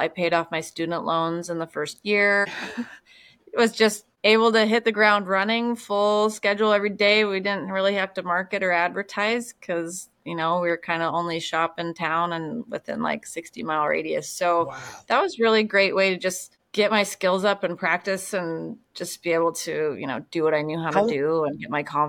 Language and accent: English; Illinois, United States; And Illinois, and everyone thinks I'm from Chicago. Like, no, not actually Chicago.